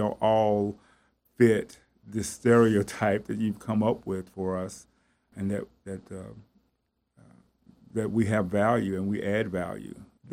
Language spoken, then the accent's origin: English; Chattanooga, Tennessee, United States; also born or lived in Connecticut / Birmingham, Alabama / South Carolina; And I have to speak about Chattanooga because this is my hometown and I know it best. And I've been other places. I've lived in Connecticut and Birmingham and South Carolina, and I always come home